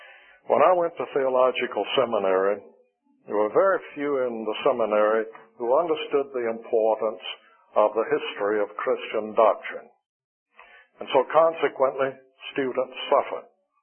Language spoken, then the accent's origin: English; South Carolina, United States; I grew up in South Carolina, and I know Thornwell Orphanage